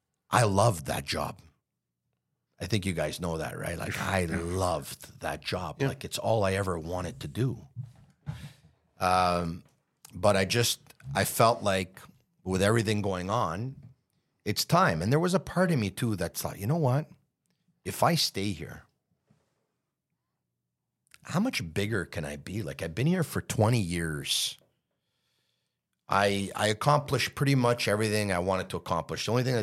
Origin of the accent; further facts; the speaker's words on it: Montreal, Quebec, Canada; I grew up in Montreal.